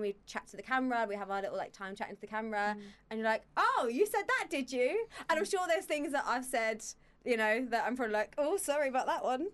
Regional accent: East of England, United Kingdom; born there; I was born in Essex.

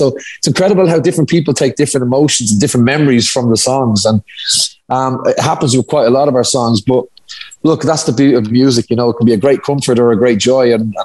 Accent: Dublin, Leinster, Ireland; we're both from Dublin.

